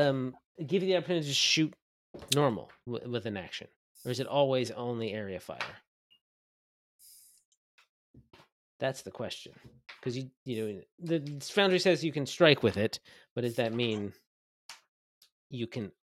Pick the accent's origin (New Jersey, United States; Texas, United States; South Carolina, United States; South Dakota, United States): New Jersey, United States; I'm from South Jersey, which is almost Philadelphia, so please respect my culture.